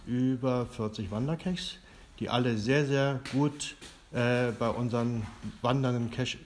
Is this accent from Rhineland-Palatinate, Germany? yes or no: yes; Cochem, Rhineland-Palatinate, Germany; wir kommen aus Cochem an der Mosel